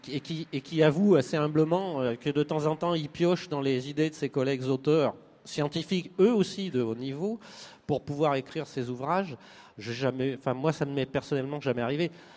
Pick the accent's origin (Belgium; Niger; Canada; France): Belgium; Ah, vous excuserez mon accent lamentable, je suis belge.